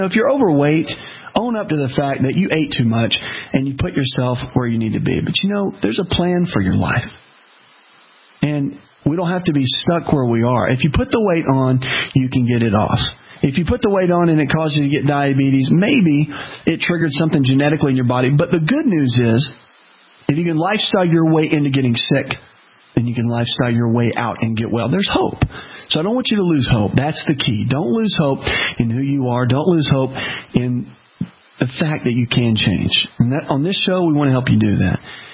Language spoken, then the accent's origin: English; the South, United States; Now, listen, I'm from the South. Okay? I get this. And I see that, you know, you got to understand that we do fried chicken down here.